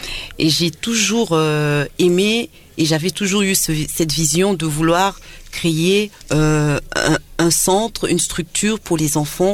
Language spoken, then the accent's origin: French; DR Congo; now in Paris, France; je suis congolaise de la diaspora, les autres aussi également étant avec moi en France, je viens de Paris.